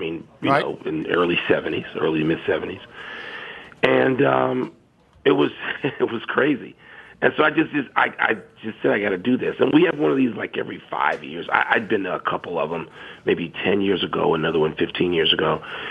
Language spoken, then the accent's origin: English; Chicago, Illinois, United States; But one of the reasons I came home specifically now, Tony, is my park district, and in Chicago